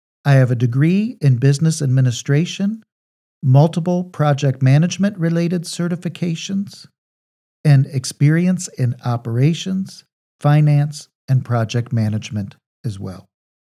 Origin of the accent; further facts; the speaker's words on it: United States; now in Germany; from the United States, and I now live in southern Germany with my lovely wife and two children.